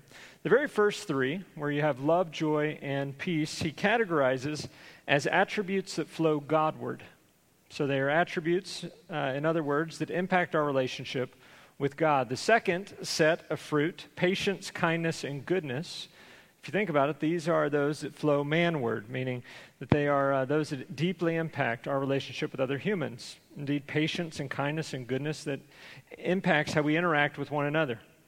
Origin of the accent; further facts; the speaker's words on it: Conroe, Texas, United States; The past several weeks, I've had the opportunity to return to my hometown of Conroe, Texas, to work with a special film project with my dad